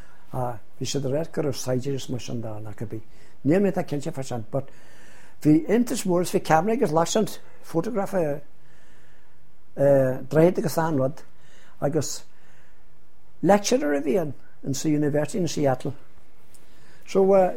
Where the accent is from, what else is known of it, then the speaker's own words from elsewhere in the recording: Ireland; I'm Irish, I just am proud of it.